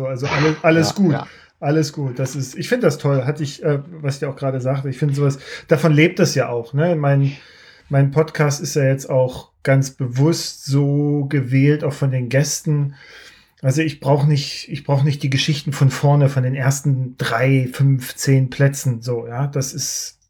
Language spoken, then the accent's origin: German; Schwerin, Mecklenburg-Vorpommern, Germany; also born or lived in Quedlinburg; ich bin in Quedlinburg geboren. Und dann sind mein Vater und meine Mutter, nachdem mein Vater dann den Dienst quittiert hat, sie nach Schwerin gegangen.